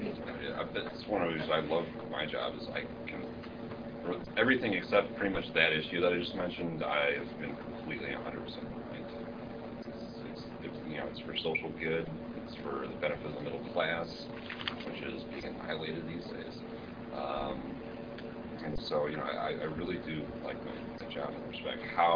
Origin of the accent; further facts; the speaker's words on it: Philadelphia, Pennsylvania, United States; Yeah, I grew up in Philadelphia for the first half of my life, and so I was a Phillies fan.